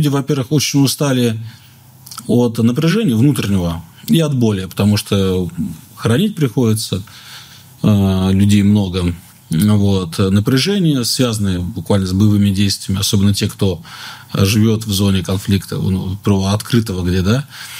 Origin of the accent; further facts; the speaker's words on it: Moscow, Russia; Я вышел, москвич, и такой, о, дубак.